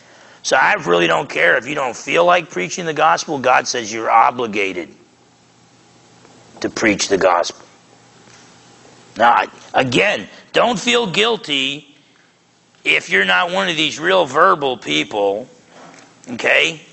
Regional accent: New Jersey, United States; I just figured, look, I'm from Jersey. And I talk like I'm from Jersey. I'm just going to be myself and try to be the best

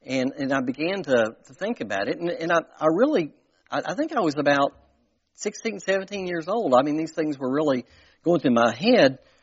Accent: Fort Smith, Arkansas, United States; And I grew up in Fort Smith, First Baptist Church for the first probably 14 or 15 years of my life.

